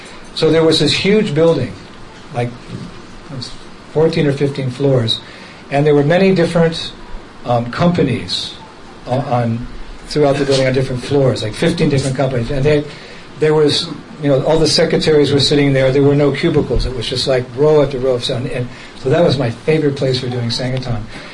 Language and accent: English; Palo Alto, California, United States; Yeah, we're all from California. I was born 3 miles from here, in Palo Alto.